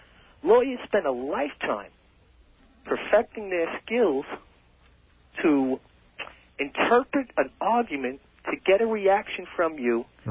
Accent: California, United States; Skateboarding. I'm from California. I've seen some very serious accidents.

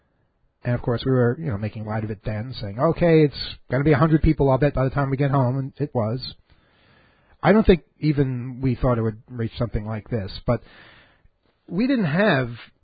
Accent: New York, United States; I'm sorry. I'm from New York. No cab is that fast.

